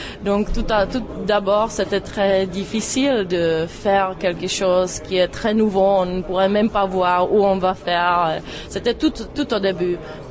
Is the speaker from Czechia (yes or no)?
yes; Czechia; quand je dis moi je suis de la République tchèque